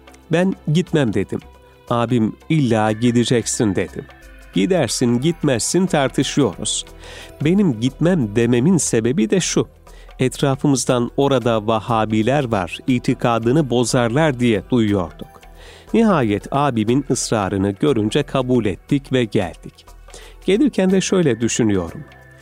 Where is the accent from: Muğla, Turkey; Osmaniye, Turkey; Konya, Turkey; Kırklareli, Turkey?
Konya, Turkey; Orhaniye; moved away as an adult; Biz fakir bir aile çocuğuyuz her şeyden önce. Konya Akbiran Orhaniye köyünde 1954 yılında doğduk. Babamız çiftçilik yapardı. İlkokulu orada bitirdik.